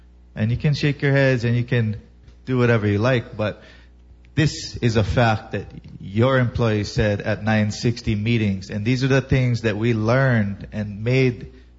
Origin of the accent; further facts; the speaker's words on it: Hawaii, United States; You know, I grew up in the North Shore. We have a really tight community up there. Real local style, country style.